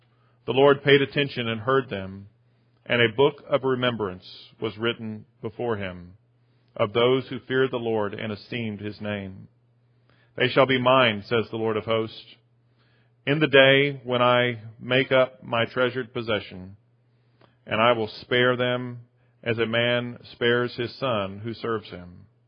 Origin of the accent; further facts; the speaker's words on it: Sumter, South Carolina, United States; I've been away from Sumter long enough, that I also recognize the changes that have happened to my hometown.